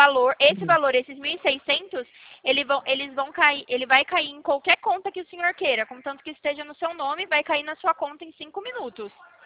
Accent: São Paulo, Brazil; Eu sou de São Paulo.

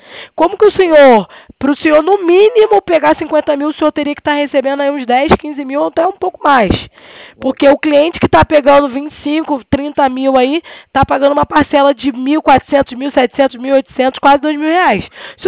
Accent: Rio de Janeiro, Brazil; Eu sou do Rio, por isso que eu sou carioca

